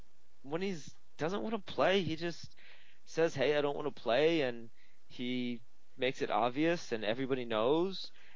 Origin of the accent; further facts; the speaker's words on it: United States; as an American, I felt like, yeah, you know, sport's huge over here, too.